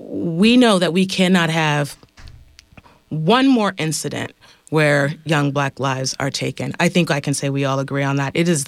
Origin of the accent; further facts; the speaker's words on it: California, United States; I know as a young person born and raised in the Bay Area that Black kids are not the only ones jumping the turnstiles.